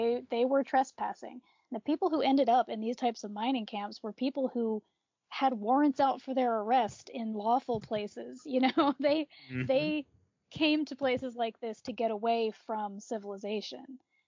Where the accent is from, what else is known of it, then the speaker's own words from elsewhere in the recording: East Coast, United States; now in Montana, United States; I was born in Montana. I was raised on the East Coast, and now I've moved back to Montana, where I've been living for the past 6 years.